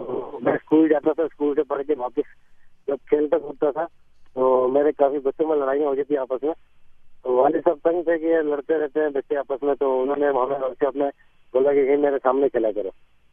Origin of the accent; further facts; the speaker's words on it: Karachi, Sindh, Pakistan; جب ہم چھوٹے تھے جب میں چھوٹا تھا کراچی میں, تو وہ کراچی اس ٹائم تو بڑا پرسکون شہر تھا اور خصوصاً گارڈن پہ ہم لوگ چھوٹے تھے تو گارڈن پہ رہتے زیادہ تر